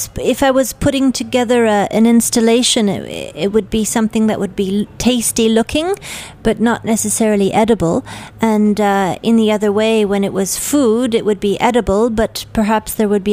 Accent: Canada; From all my family background, growing up in Canada

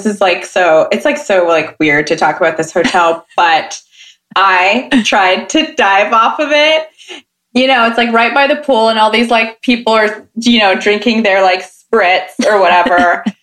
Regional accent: Sacramento, California, United States; oh no, I'm from Sacramento.

